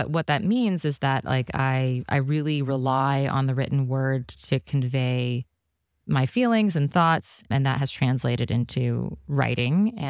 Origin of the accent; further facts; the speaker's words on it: Seattle, Washington, United States; I grew up in West Seattle, but like, you know, just up the hill from the ferry dock.